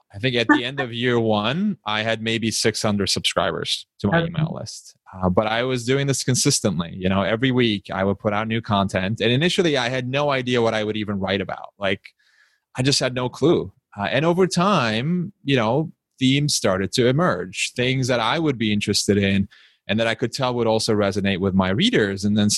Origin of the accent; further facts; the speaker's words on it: Istanbul, Turkey; I grew up in Istanbul, Turkey, and in this tiny apartment, our electricity supply was really unreliable.